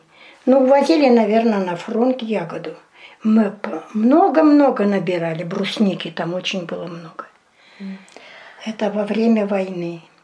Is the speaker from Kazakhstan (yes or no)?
yes; Simaki, North Kazakhstan Region, Kazakhstan; born there; Я родилась в Северо-Казахстанская область, Республика Казахстан, поселок Симаки Мамлютского района.